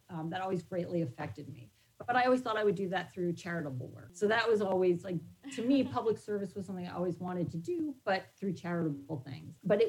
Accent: New York, United States; I grew up in New York. My husband grew up in New Jersey.

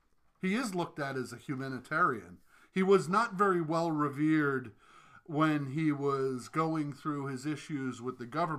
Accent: New York, United States; and again, I grew up in the New York area

